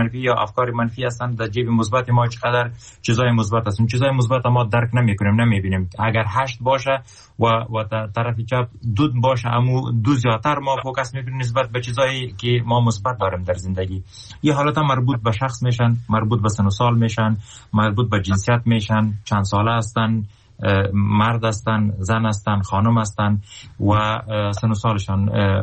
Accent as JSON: {"language": "Persian", "country": "Afghanistan", "said": "میگم من افغان هستم،"}